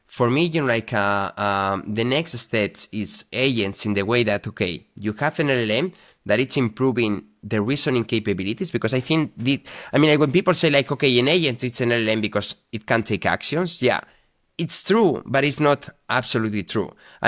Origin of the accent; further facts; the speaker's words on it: Spain; English is a second language; I'm from Spain, so I'm traveling with Iberia.